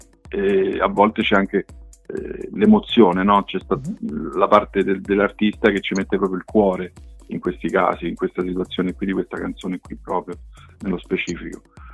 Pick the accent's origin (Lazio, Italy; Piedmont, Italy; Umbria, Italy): Lazio, Italy; Rome; now in Bologna, Italy; adesso io sono a Bologna, sono romano ma vivo a Bologna